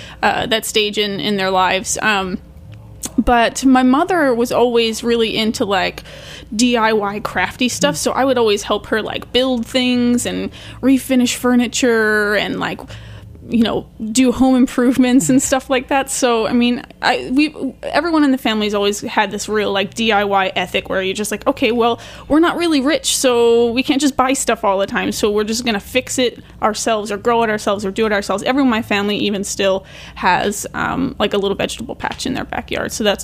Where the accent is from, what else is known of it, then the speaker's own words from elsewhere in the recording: Baltimore, Maryland, United States; I grew up in Baltimore City, so I was a city kid, born and raised, but my family on my mother's side was all from outside of Lynchburg, Virginia.